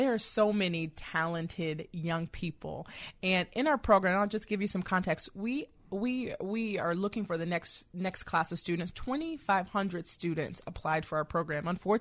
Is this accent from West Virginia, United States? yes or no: no; Chicago, Illinois, United States; born there; I was born in Chicago. Yeah. My mom and dad actually met in Ida B. Wells housing project.